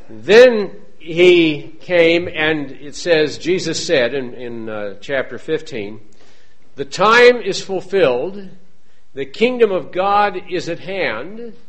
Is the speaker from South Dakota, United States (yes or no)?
yes; South Dakota, United States; We're mostly from the West. I grew up in South Dakota, and my wife in Oregon.